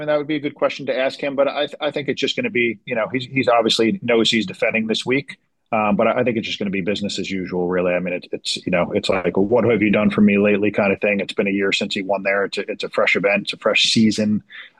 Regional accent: New Jersey, United States; I am from New Jersey, and I still live in Bergen County.

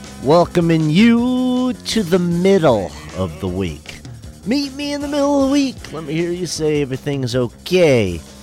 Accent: New Jersey, United States; born there; because I was born in New Jersey?

